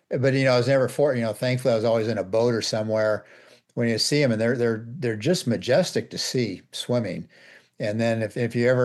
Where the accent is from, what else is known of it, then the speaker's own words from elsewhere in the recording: Monterey, California, United States; because I grew up here in the Monterey area, there have been a few attacks in the early 70s on surfers mainly.